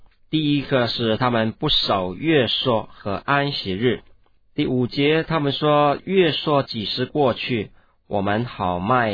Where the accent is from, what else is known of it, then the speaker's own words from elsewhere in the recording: China; 这个无人作声，用希伯来的读音就是嘘，跟我们中国人很像